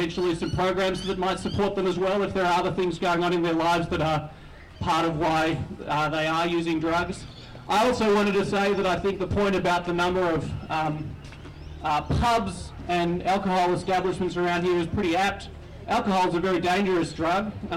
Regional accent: Richmond, Victoria, Australia; I'm here with my four children and my partner. I grew up in Richmond, I was born here. I went to school in Nicholson Street when I was, you know, 4 and 6 and 8 and 10.

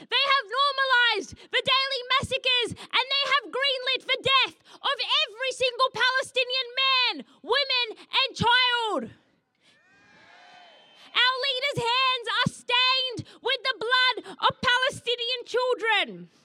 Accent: Sydney, New South Wales, Australia; I'm an organiser from Sydney, also known as Gadigal Land.

